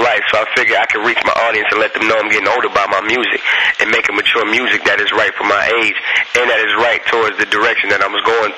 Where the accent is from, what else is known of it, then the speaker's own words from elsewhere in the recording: Columbus, Ohio, United States; I met up with … in my hometown of Columbus, Ohio.